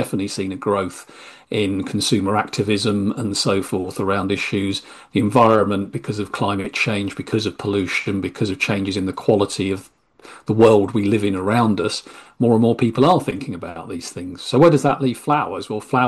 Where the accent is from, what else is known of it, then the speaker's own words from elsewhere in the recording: East of England, United Kingdom; No, I'm a Norfolk person myself. I was born and bred, long family lineage from Northwest Norfolk.